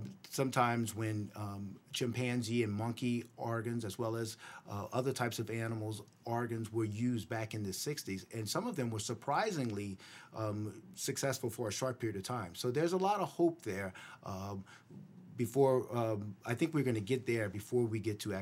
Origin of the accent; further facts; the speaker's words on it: Louisiana, United States; So I'm originally from Louisiana. That's why I have the French last name. I'm from southern Louisiana